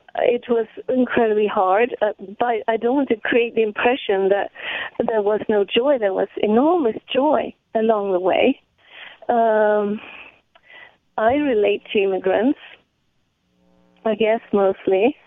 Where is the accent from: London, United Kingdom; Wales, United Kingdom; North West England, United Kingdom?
London, United Kingdom; born there; moved away; So I left. I was born in an industrial slum in London, and I left there when I was